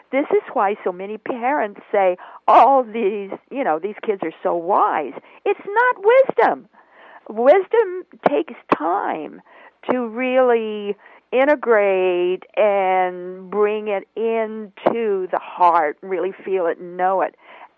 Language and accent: English; Boise, Idaho, United States; I come from Boise, Idaho. So he was biking along up to Bora High School in Boise, Idaho.